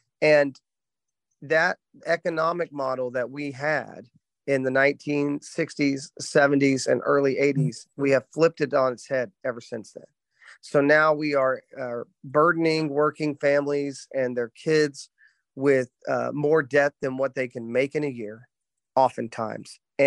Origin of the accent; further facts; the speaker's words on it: Thomas, Oklahoma, United States; now in Norman, United States; I'm originally from Western Oklahoma. Born and raised in a small town called Thomas, about 1,200 people.